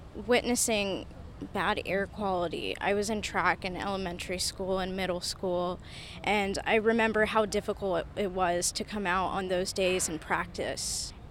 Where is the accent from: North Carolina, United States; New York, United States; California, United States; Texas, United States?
California, United States; Fresno; I grew up in Fresno, California.